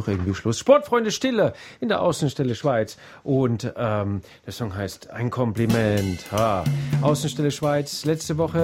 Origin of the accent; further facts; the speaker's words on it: Germany; Also das habe ich als Deutscher schon Schwierigkeiten.